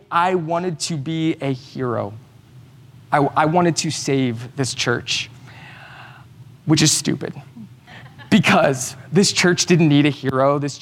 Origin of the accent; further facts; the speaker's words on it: Livermore, California, United States; I'm from Livermore.